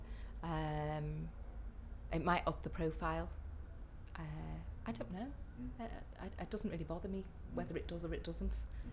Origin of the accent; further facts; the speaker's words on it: Liverpool, North West England, United Kingdom; also born or lived in Newcastle; Right, I am from Liverpool. I lived up in, my mum's a Geordie, so we lived up in Newcastle for a couple of years in my very early years. We've still got family up there.